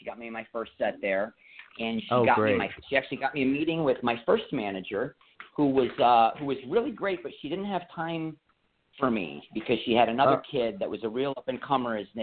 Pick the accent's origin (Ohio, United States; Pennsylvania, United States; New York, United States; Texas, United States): New York, United States; Buffalo; now in Los Angeles, United States; yeah, I grew up in Buffalo. I didn't want to go from snow to snow.